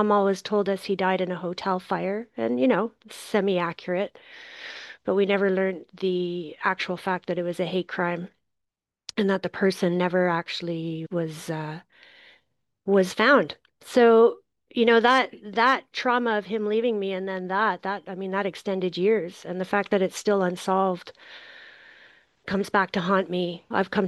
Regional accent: Northern Canada, Canada; Like I said, I'm from Northern Canada.

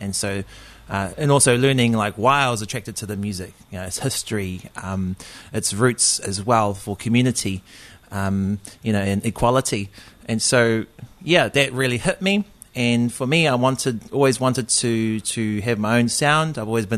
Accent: Gisborne, New Zealand; I originally, I'm born and raised in Te Tairawhiti, Gisborne, East Coast.

